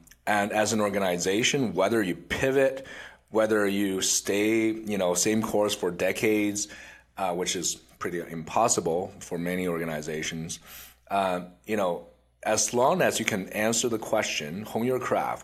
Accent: Finland; It's on the west coast of Finland, closer across the water from Sweden. It's a small little town called Vaasa. It's a half Swedish speaking, half Finnish speaking.

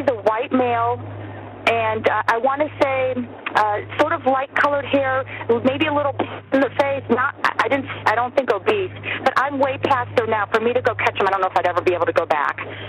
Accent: Tampa, Florida, United States; I'm from Tampa. I'm going down to Fort Myers to visit my sister.

